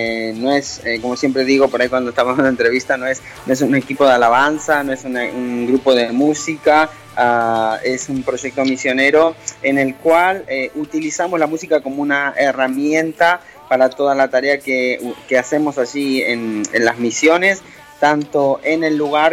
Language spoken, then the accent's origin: Spanish; Argentina; also born or lived in Mexico; now in Spain; Sí, yo soy argentino, nací en Argentina, tengo una mezcla muy grande, mis padres son chilenos, pero yo nací en Argentina y de ahí ya me fui. Estuve algunos años viviendo en México y bueno, ya llevo unos 15 años viviendo aquí en España